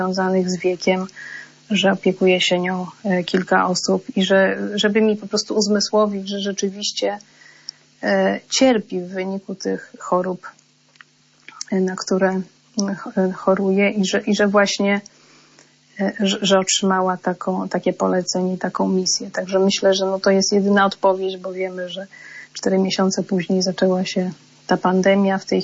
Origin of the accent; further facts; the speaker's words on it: Lublin, Lublin Voivodeship, Poland; born there; No ja pochodzę, urodziłam się w Lublinie